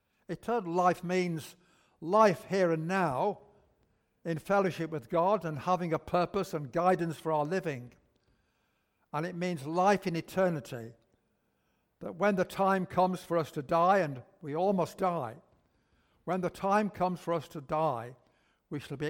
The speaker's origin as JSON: {"language": "English", "town": "Manchester", "region": "North West England", "country": "United Kingdom", "tie": "born or raised there", "said": "I was brought up in South Manchester, and I was taken to a Sunday school in a small Methodist church."}